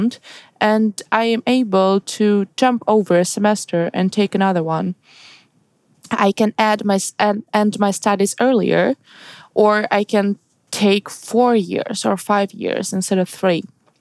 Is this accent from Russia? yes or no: yes; Saint Petersburg, Russia; now in Germany; I was born and raised in St. Petersburg. Before coming to Germany, I was studying for 2 years in Russian university in Leti